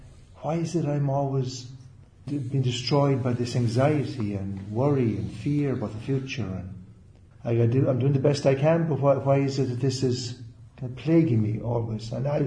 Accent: Ireland; moved away as an adult; now in Los Angeles, United States; I came out here from Ireland actually in January 1978.

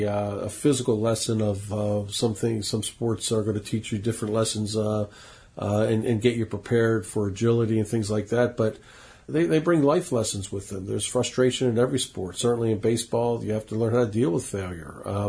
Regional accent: Philadelphia, Pennsylvania, United States; But growing up in Philadelphia, I actually enjoyed football more than baseball, and was a huge Penn State fan and wanted to go play football at Penn State.

